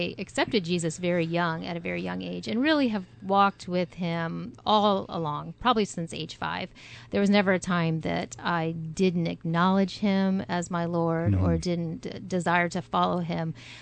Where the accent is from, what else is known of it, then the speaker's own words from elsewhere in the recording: Illinois, United States; I grew up here in Central Illinois in a Christian home and was very blessed